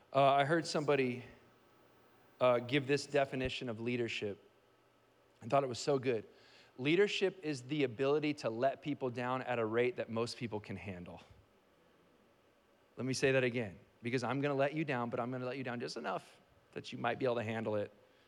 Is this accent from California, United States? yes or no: yes; Chowchilla, California, United States; I went to seminary, but I grew up in Chowchilla. And I got an AA from Fresno City College.